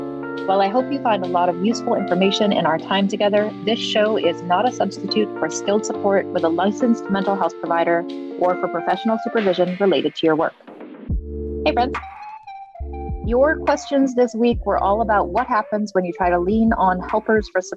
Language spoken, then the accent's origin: English; New England, United States; I grew up in New England as well.